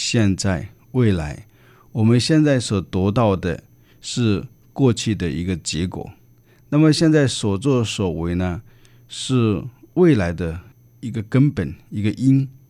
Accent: China; 这是我们中国人常常讲的天人合一。

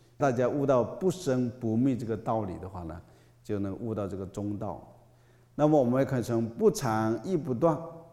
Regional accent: China; 这就是我们中国人的 这个福报啊，我们中国人跟佛还是有缘分。

